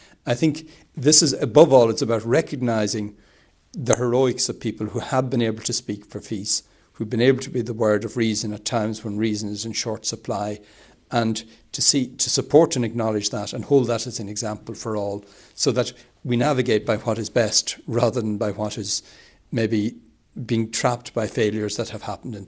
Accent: Ireland; I suppose, I come from Ireland, we've been through a process there

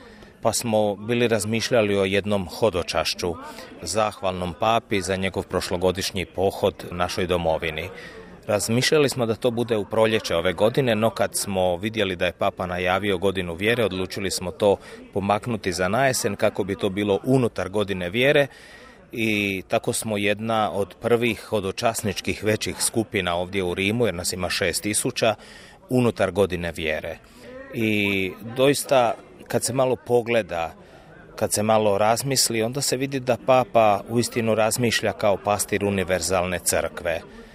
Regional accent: Slavonia, Croatia; Ja dolazim iz Slavonije, mi znamo što Slavonija proživljava.

